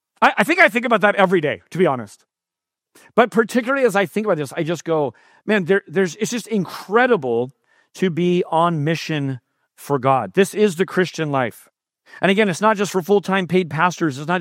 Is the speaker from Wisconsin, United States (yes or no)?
no; San Jose, California, United States; this just sounds so much like my hometown, San Jose.